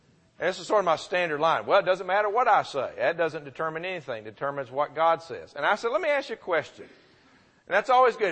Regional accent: Murfreesboro, Tennessee, United States; One of the fellows I grew up with in Murfreesboro, Tennessee

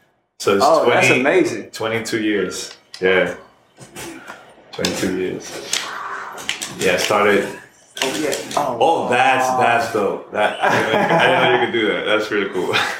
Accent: New York, United States; also born or lived in Miami; I used to live, born and raised in New York, also lived in Miami.

